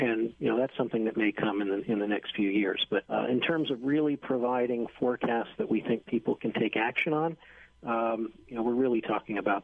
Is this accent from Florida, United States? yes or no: yes; Miami, Florida, United States; I grew up in Miami, and so I had, growing up as a kid in the 60s, a lot of firsthand experience with storms